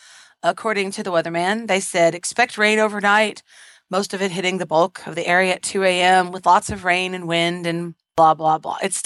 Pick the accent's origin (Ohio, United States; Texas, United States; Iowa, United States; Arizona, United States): Texas, United States; Bluffdale; from Bluffdale, Texas.